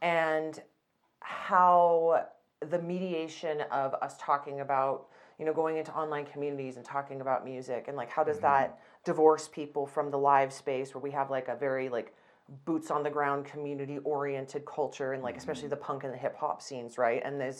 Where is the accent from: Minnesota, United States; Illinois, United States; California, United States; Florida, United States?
California, United States; Growing up in California was just so special in so many different ways.